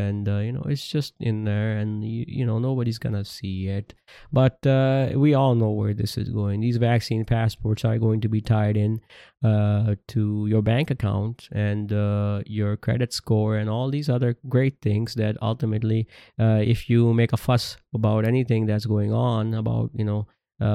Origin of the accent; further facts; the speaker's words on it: Karachi, Sindh, Pakistan; I'm from Pakistan, and the government, who can't even do the job of picking up the garbage in Karachi, which is where I was born and raised. It's a big metropolitan city